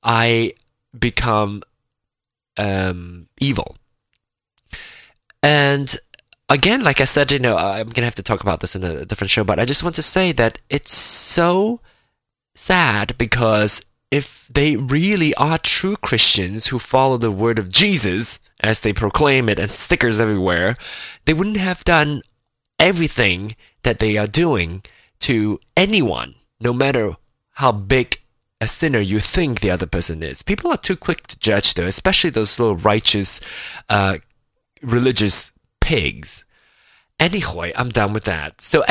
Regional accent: Penang, Malaysia; I'm from Malaysia, I'm from Penang specifically

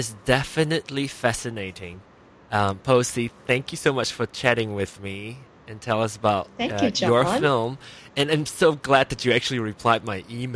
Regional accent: Penang, Malaysia; my hometown, Penang

